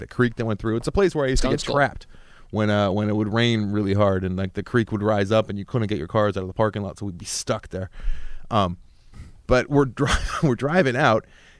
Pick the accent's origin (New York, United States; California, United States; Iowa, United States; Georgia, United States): California, United States; Well, I grew up in the Conejo Valley, too, which means Rabbit Valley. There's a lot out like up north where I grew up.